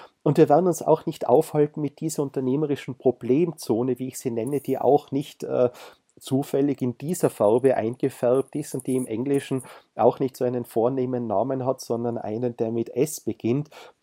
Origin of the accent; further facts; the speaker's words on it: Innsbruck, Tyrol, Austria; Bleiben wir wieder beim Beispiel eines Rechtsanwaltes in Innsbruck, in meiner Heimatstadt.